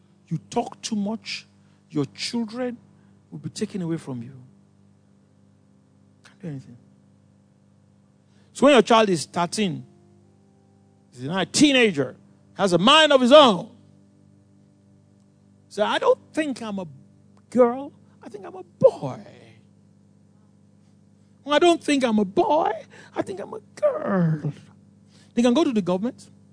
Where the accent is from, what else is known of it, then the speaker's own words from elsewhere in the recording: Nigeria; No, I'm Nigerian. Thank God for Nigeria.